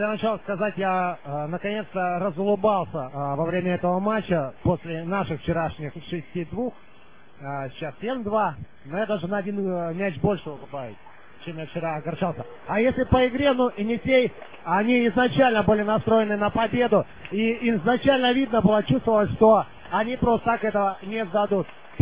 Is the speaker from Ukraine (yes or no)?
no; Irkutsk, Irkutsk Oblast, Russia; я иркутянин.